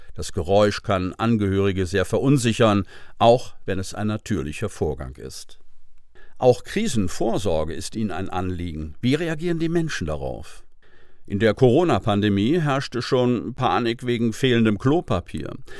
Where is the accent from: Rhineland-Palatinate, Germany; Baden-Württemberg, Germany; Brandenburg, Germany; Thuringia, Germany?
Baden-Württemberg, Germany; Freiburg im Breisgau; born there; Ich wurde in Freiburg im Breisgau geboren.